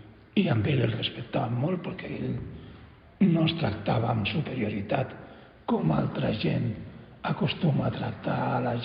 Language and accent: Catalan; Barcelona, Catalonia, Spain; en aquella època que jo vaig néixer a Barcelona, comptant que Barcelona tenia 900.000 habitants, 300.000 d'ells vivíem en barraques, i jo pues, el recordo directament en barraca.